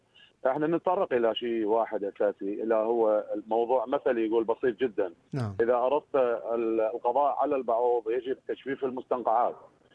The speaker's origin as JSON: {"language": "Arabic", "country": "Iraq", "moved": "yes", "lives_now": "Australia", "said": "انا اساسا عراقي، انا عايش هنا باستراليا"}